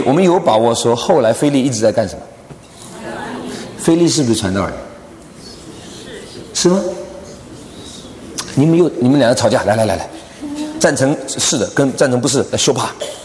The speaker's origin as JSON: {"language": "Chinese", "region": "Guangdong", "country": "China", "said": "因为我是广东人"}